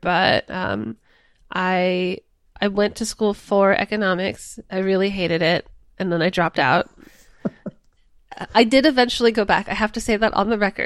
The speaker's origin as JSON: {"language": "English", "region": "California", "country": "United States", "said": "I'm from the Valley. I didn't know, I grew up going Outback Steakhouse."}